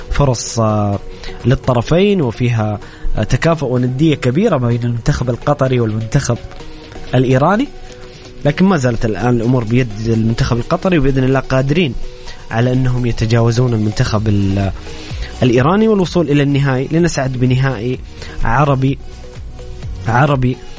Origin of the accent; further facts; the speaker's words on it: Saudi Arabia; كذلك نهائي يمكن ذكرى غير جيدة لنا كسعوديين